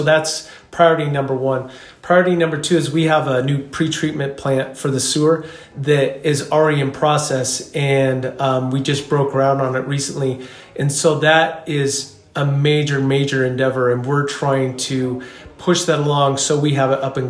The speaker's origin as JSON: {"language": "English", "town": "Jackson Hole", "region": "Wyoming", "country": "United States", "tie": "born or raised there", "lives_now": "Alpine, United States", "said": "I grew up in Jackson Hole, fourth generation native. I've lived in Alpine since 2006."}